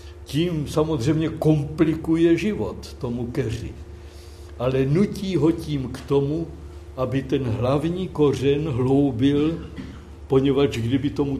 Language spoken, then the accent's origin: Czech; Moravia, Czechia; Já pocházím ze severní Moravy, z Vysočiny